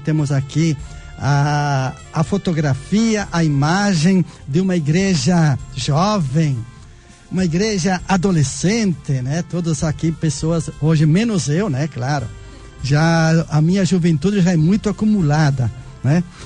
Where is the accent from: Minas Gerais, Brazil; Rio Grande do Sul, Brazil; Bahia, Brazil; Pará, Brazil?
Rio Grande do Sul, Brazil; eu sou do Rio Grande do Sul, né?